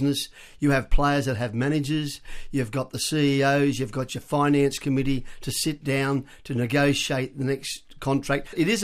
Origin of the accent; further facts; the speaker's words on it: Wagga Wagga, New South Wales, Australia; also born or lived in Sydney; I was born in Sydney. I'm the eldest of five children. My father was a policeman. Sadly, Dad passed away 6 years ago. But because I had bad asthma, we got shot off to Wagga. Dad got transferred to Wagga.